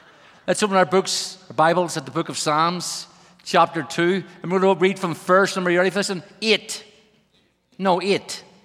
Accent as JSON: {"language": "English", "country": "Ireland", "lives_now": "Brussels, Belgium", "said": "I come from Ireland. I live in Brussels, Belgium."}